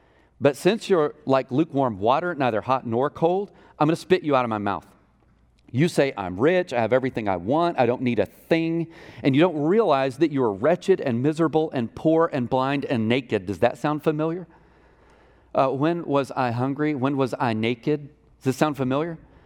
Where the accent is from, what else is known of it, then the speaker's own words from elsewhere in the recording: Texas, United States; I grew up doing manual labor. Those were my jobs growing up in Northeast Texas.